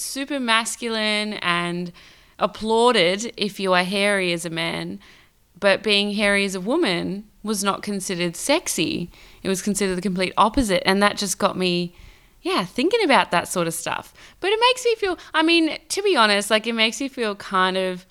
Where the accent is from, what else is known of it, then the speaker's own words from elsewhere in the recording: Perth, Western Australia, Australia; and I'm from Perth, and I'm a spoken word artist.